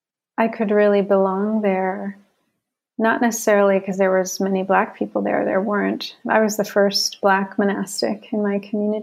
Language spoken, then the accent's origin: English; Chicago, Illinois, United States; born there; I was born in Chicago. My mom from Chicago, my dad from the South, from Texas.